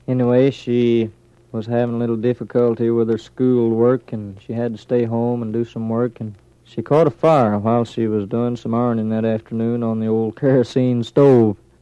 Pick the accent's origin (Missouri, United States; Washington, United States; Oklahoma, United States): Oklahoma, United States; Okemah; born there; I was born there on July the 14th, 1912.